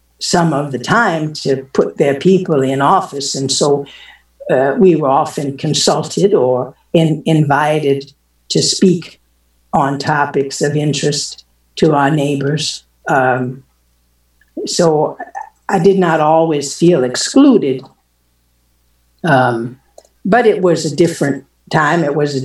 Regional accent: Olean, New York, United States; to most of the people in my hometown of Olean, even up until a few years ago.

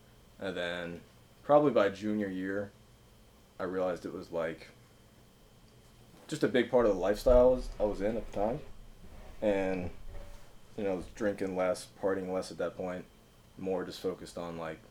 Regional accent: Cincinnati, Ohio, United States; Yeah, I grew up in Cincinnati. I went to UC.

